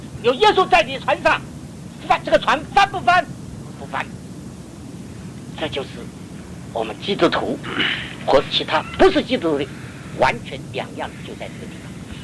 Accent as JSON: {"language": "Chinese", "country": "China", "said": "我们中国人还是有中国人那个习惯，不随便到女婿的房间里去"}